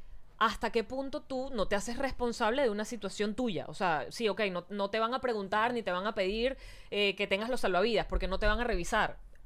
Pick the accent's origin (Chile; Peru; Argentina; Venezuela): Venezuela; nosotros como venezolanos somos muy desordenados.